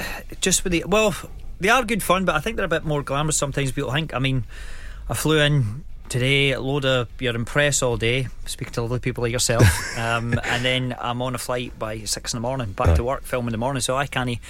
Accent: Greenock, Scotland, United Kingdom; But I mean, growing up in Greenock, you're quite handy.

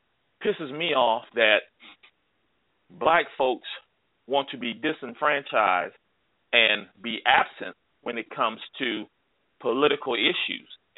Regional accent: Akron, Ohio, United States; I'm 51 years old. Okay. I'm from Akron, Ohio. And, you know, we were basically an industrialized city back in the 70s, 60s and 70s.

